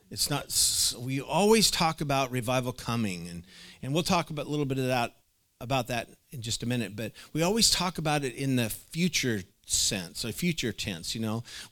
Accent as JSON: {"language": "English", "town": "Oregon City", "region": "Oregon", "country": "United States", "tie": "born or raised there", "said": "when I grew up in Oregon City, they had Gladstone, they had a huge campground."}